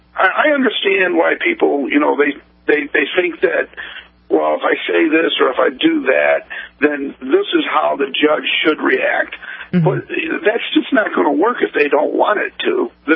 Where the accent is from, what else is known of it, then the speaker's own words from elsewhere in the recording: Midwest, United States; At least earthquake or tornado, because I'm from the Midwest